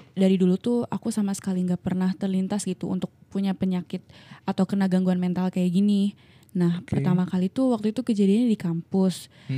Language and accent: Indonesian; Bogor, West Java, Indonesia; Asli Bogor.